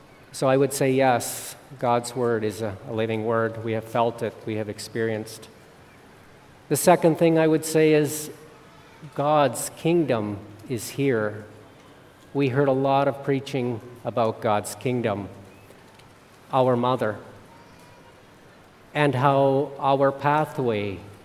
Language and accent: English; Saskatoon, Saskatchewan, Canada; from the brothers and sisters in Saskatoon, Saskatchewan, my hometown.